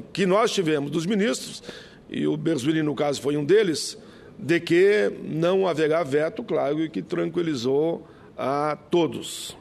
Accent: South Region, Brazil; Eu sou do Sul, e aí abraça aquela música os três estados do Sul, né?

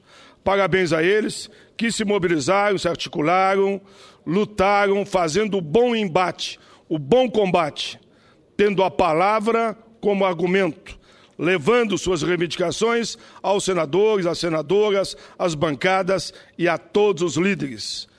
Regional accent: Caxias do Sul, Rio Grande do Sul, Brazil; born there; a minha ligação de Canoas é quase de berço. Claro, nasci em Caxias do Sul, onde me formei e tenho por Caxias um enorme carinho.

